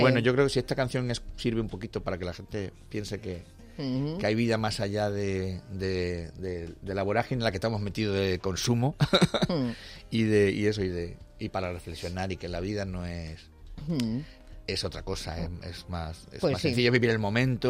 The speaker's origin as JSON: {"language": "Spanish", "town": "Badajoz", "region": "Extremadura", "country": "Spain", "tie": "born or raised there", "said": "siempre hemos vivido en un sitio muy fronterizo, Badajoz, ¿no? Nacimos allí."}